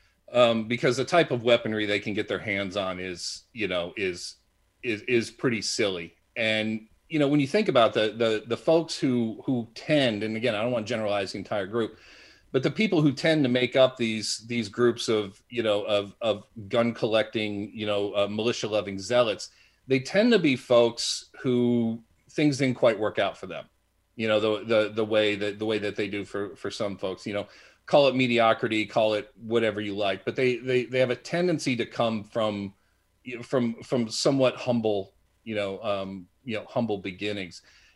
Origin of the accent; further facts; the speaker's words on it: Atlanta, Georgia, United States; I mean, I did a little growing up in Atlanta when I was a kid, and it was just after his time.